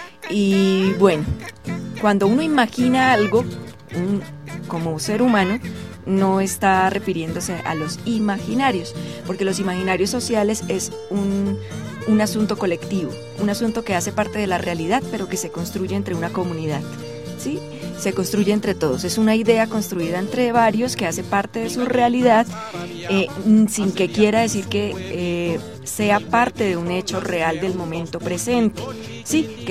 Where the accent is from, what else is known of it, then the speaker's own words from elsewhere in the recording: Santander, Colombia; Bueno, yo soy de una región carranguera. Yo soy de Santander del Sur y nací con carranga y crecí con carranga